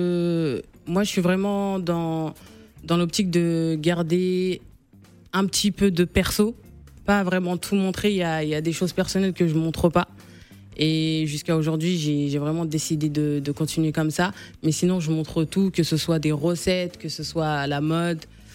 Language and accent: French; Normandy, France; now in Paris, France; je suis normande de base, et quand je suis venue m'installer sur Paris, je suis venue vivre chez ma sœur.